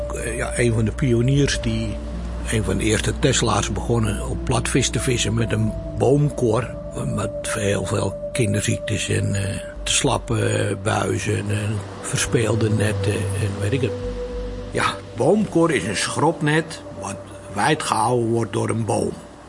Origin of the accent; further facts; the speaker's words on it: Texel, North Holland, Netherlands; Ik ben geboren op Texel. Naast dat schaap, dicht bij de doopsen in de kerk. En ben opgegroeid op Oost, bij de dijk.